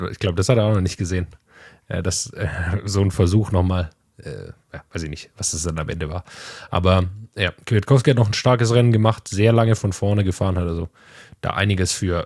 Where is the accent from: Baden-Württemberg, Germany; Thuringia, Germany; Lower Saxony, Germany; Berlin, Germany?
Baden-Württemberg, Germany